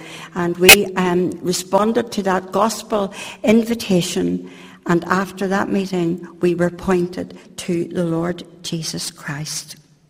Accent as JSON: {"language": "English", "town": "Bangor", "region": "Northern Ireland", "country": "United Kingdom", "tie": "born there", "said": "I was born in Bangor, County Down, of County Donegal parents. Mum and Dad weren't saved. They were nominal Church of Ireland"}